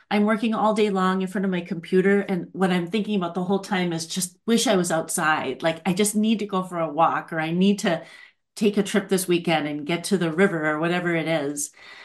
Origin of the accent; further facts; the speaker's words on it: Hibbing, Minnesota, United States; I have loved THC my whole life, pretty much, grown up on the Iron Range